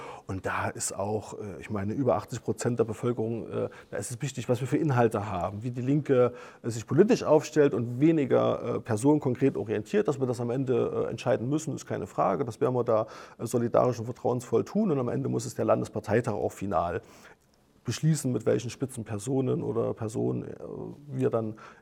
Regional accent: Thuringia, Germany; ich komme ja aus dem Altenburger Land

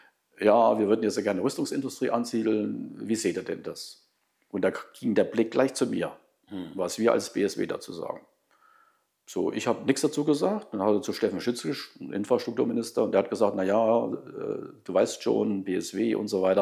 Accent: Thuringia, Germany; Aber als Thüringer mit der Performance, die wir jetzt als Regierung haben, sage ich, es war richtig, in Thüringen die Regierung eingegangen zu sein.

